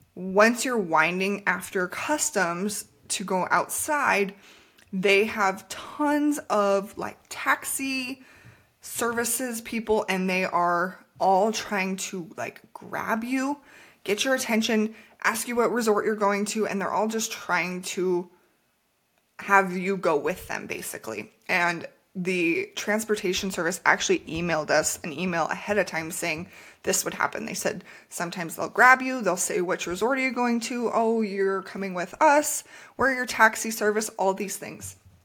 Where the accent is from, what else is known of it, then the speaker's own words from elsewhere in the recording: New Mexico, United States; not speaking like fluent Spanish, we know some to get by because we are from New Mexico, but we don't know like a ton.